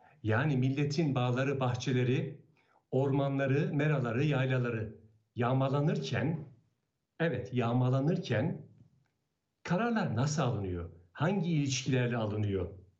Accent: Fatsa, Ordu, Turkey; İşte buradan yola çıkarak bir Fatsalı olarak bu madenin hikayesini anlatmak istedim gazeteci olarak.

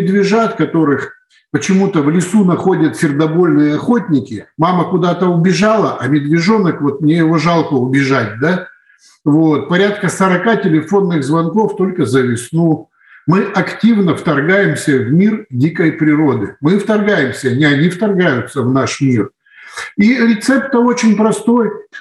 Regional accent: Krasnoyarsk, Krasnoyarsk Krai, Russia; Я из Сибири, из города Красноярска.

